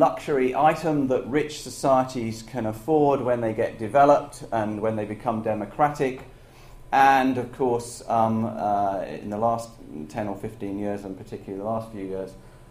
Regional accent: Hull, Yorkshire and the Humber, United Kingdom; born there; I was born in Yorkshire, actually, a long time ago, in Hull, when it used to be part of Yorkshire. So it's nice to be back in my home county.

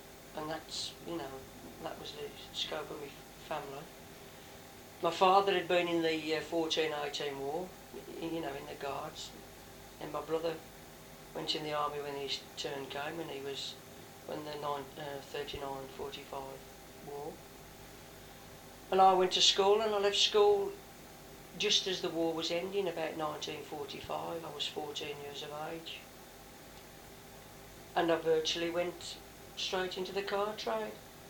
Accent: Birmingham, West Midlands, United Kingdom; born there; I was born in Birmingham in 1931, and to Birmingham, well, both my parents were Birmingham bred and born, and my father was a toolmaker

